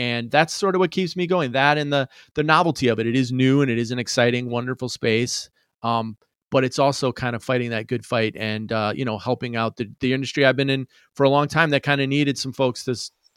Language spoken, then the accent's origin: English; Chicago, Illinois, United States; I started out in newspapers way back when I'm from Chicago.